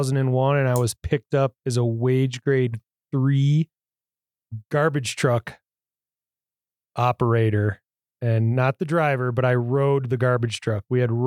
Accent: Buffalo, New York, United States; moved away as an adult; I grew up in Buffalo, New York, but we had moved out in 98 to Missoula

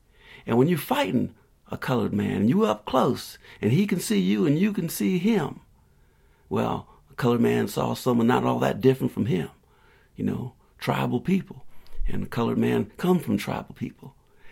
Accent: Spartanburg, South Carolina, United States; growing up in South Carolina, growing up in Spartanburg, I got a lot of names that were called me.

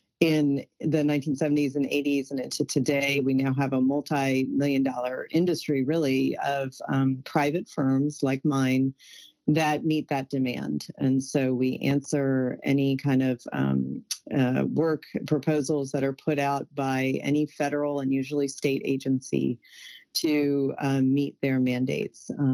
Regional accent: Fairfax, Virginia, United States; So I'm actually a native of Virginia. I grew up in the Fairfax area.

